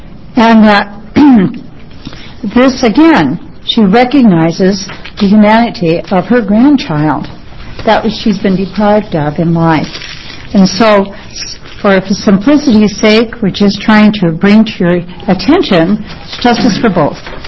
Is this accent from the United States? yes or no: yes; Grants Pass, Oregon, United States; I'm from Grants Pass, Oregon.